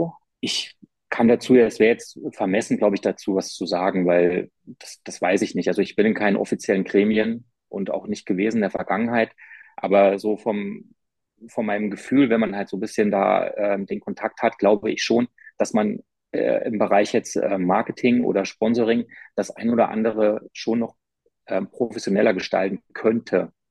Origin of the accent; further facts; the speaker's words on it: Bad Hersfeld, Hesse, Germany; born there; now in Erfurt, Germany; Ich bin seit 2010 in Erfurt. Also ich bin nicht mit dem Verein groß geworden, weil ich geboren wurde in Bad Hersfeld.